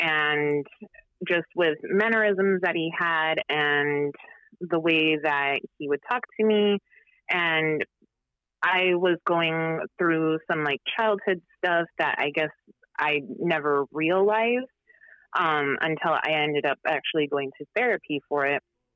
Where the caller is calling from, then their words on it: Augusta, Georgia, United States; I'm calling from Augusta, Georgia.